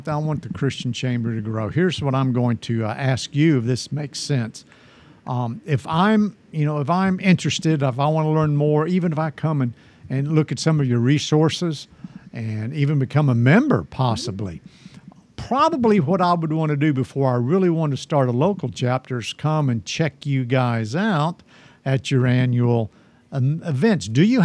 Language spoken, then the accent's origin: English; Bardstown, Kentucky, United States; or live in my hometown, Bardstown, Kentucky?